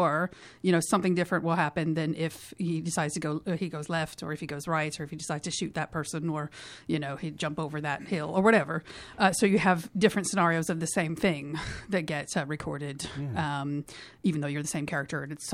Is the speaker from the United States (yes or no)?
yes; Iowa, United States; when I was growing up in Iowa, where I'm from in the Midwest of the United States